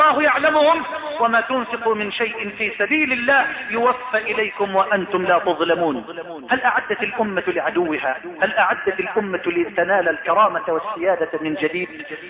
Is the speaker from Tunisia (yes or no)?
no; Egypt; بلدنا مصر